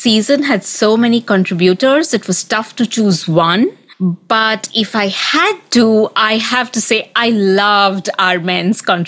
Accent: India; As an Indian, it resonated with me deeply

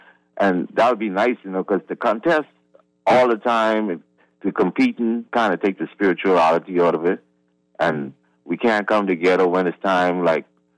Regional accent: Bahamas; They got a sound in Trinidad like our rake and scrape.

